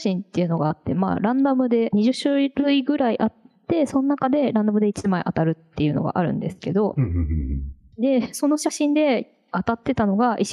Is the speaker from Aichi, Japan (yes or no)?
no; Hiroshima, Japan; 同じ広島県出身なので、